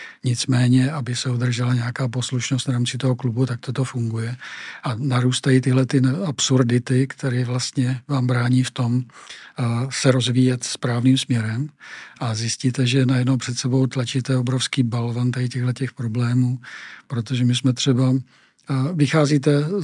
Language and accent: Czech; Velké Meziříčí, Vysočina Region, Czechia; u nás ve Velké Meziříčí jsme třeba ještě předtím